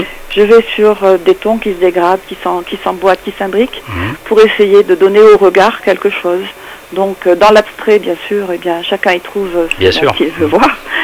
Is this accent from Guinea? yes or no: no; Le Puy-en-Velay, Auvergne-Rhône-Alpes, France; Oui, je suis née au Puy, j'ai vécu au Puy et je continue ma carrière au Puy